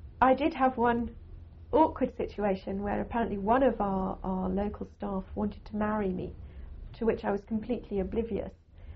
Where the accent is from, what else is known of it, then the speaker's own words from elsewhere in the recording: United Kingdom; because I am British